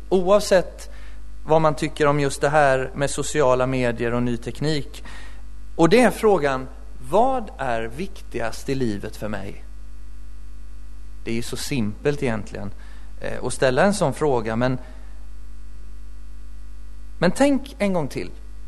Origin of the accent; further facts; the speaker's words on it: Småland, Sweden; Ska jag säga att jag kommer från Småland?